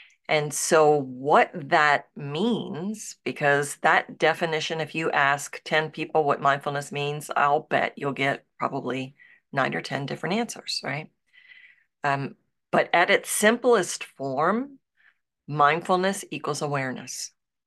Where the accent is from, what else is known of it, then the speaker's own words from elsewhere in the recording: Baltimore, Maryland, United States; now in Los Angeles, United States; I moved from Baltimore, Maryland, which is where I was born and raised and where I lived my entire life. And then I moved to Los Angeles with no job and seemingly no identity.